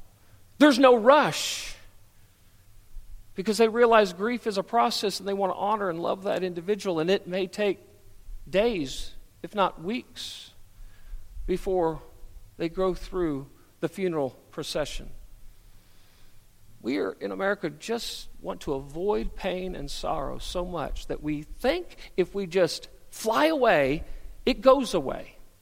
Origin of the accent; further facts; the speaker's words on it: United States; And I'm an American and I'm proud that God has placed me here in this country.